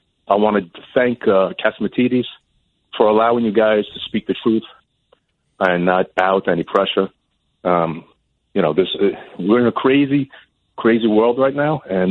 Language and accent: English; Brooklyn, New York, United States; born there; you asked me if I was born in Brooklyn. I was.